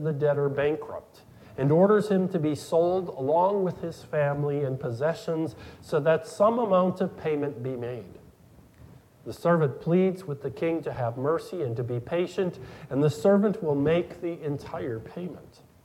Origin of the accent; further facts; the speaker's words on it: Iowa, United States; Many farms where I grew up in Iowa ended up in a sheriff's auction to repay the debts.